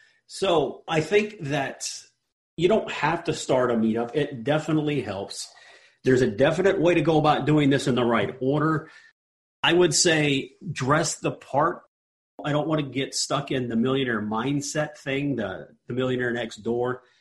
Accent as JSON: {"language": "English", "town": "Austin", "region": "Texas", "country": "United States", "tie": "born or raised there", "said": "I'm targeting a 40 to 60 unit property in my hometown in Austin."}